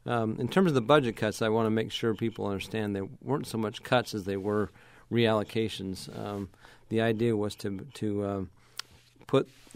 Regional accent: Texas, United States; moved away; also born or lived in Utah; While I grew up in Texas, my family's in Utah.

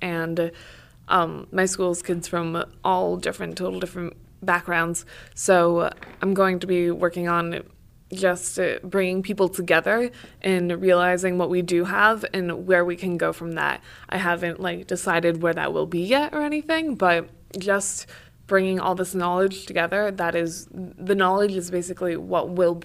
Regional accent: Matamoras, Pennsylvania, United States; I am from Matamoros, PA, and I go to the Darrow School in New Lebanon, New York.

